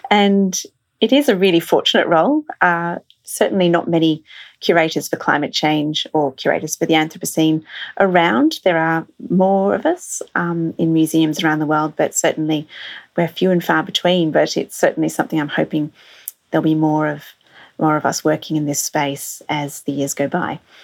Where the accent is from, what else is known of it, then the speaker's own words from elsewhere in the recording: Australia; growing up in Australia, tend to hear very little about the Pacific